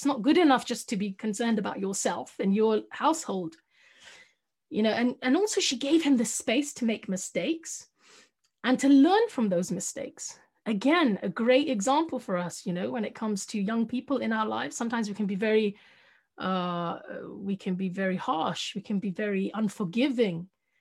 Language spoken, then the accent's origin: English; London, United Kingdom; People like me, someone, you know, a little Indian girl in London, growing up in London, was inspired by Malcolm X to feel strong as a Muslim